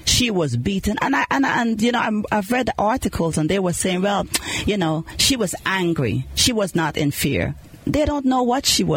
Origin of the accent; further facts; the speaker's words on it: Guyana; I grew up in Guyana, South America